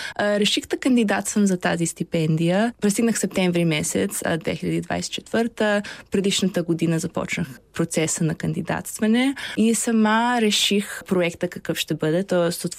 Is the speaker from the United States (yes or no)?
yes; Chicago, Illinois, United States; also born or lived in Bulgaria; Аз съм родена в България и като малка съм отишла в САЩ да живея с родителите ми на 4 години в Чикаго. И сега се връщам миналата година с стипендия от програма Fulbright, една американска фондация.